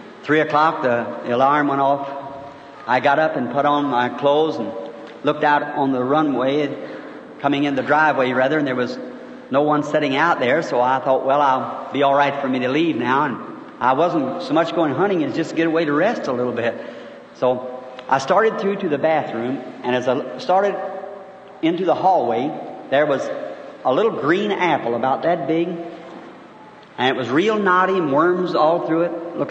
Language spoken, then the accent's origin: English; Kentucky, United States; born there; And I'll never forget it. I was born in Kentucky.